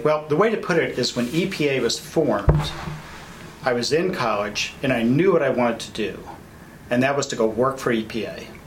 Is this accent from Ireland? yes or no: no; Texas, United States; Well, what was really amazing is I came from West Texas, a little small town, and I didn't even know it was all male.